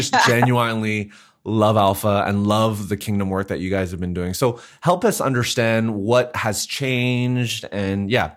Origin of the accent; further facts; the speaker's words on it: Canada; the fascinating thing about this conversation in particular is being Canadian.